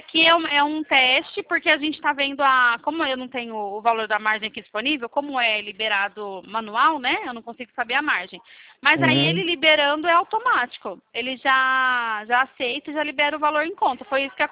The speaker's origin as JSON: {"language": "Portuguese", "town": "Campinas", "region": "São Paulo", "country": "Brazil", "said": "Eu sou de Campinas, São Paulo."}